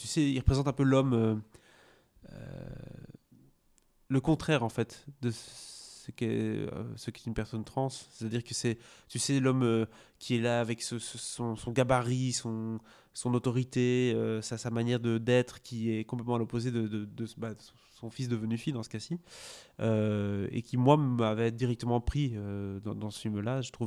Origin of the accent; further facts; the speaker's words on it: Belgium; répandre les cendres à la mer du Nord. Chez nous, en Belgique.